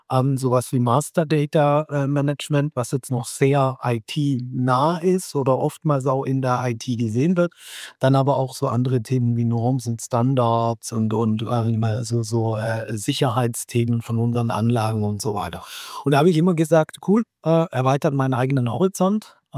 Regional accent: Baden-Württemberg, Germany; Selber komme ich aus dem Süden, wohne weit unten im Süden, in der Nähe von Stuttgart oder Tübingen, kennen viele ganz gut. Bin dort auch fest verankert, bin also ein sogenannter Wochenpendler oder Wochenendpendler.

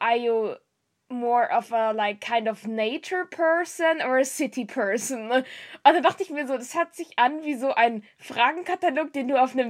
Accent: Germany; now in Switzerland; Aber ich als Deutsche habe noch gar keinen deutschen Hass in der Schweiz erlebt, seit ich jetzt hierher gezogen bin, seit einem Jahr.

